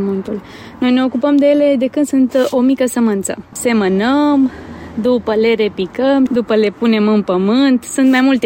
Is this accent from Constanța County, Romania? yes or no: no; Becheș, Dolj, Romania; Venim din Becheș, județul Dolj.